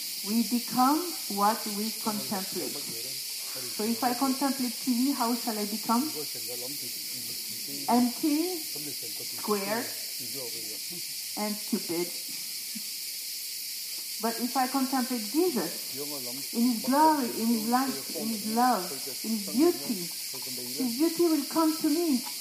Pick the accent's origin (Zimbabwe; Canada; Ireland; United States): Ireland; Dublin, Leinster; I'm from Dublin.